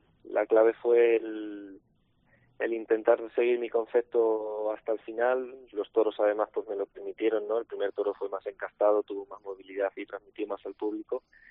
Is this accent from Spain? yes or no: yes; Arganda, Community of Madrid, Spain; Y me crié en Arganda.